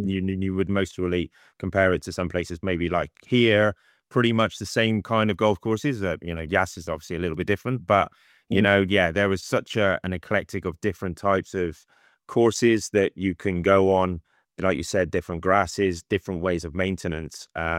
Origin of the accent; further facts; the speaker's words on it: Bristol, South West England, United Kingdom; moved away as an adult; went to a club in near my hometown of Bristol called the Players Club